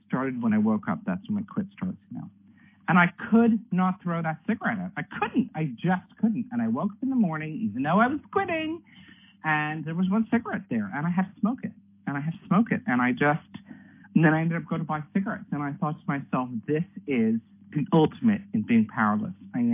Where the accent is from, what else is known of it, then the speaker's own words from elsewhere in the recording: Canada; now in United Kingdom; though I'm Canadian, I live in the UK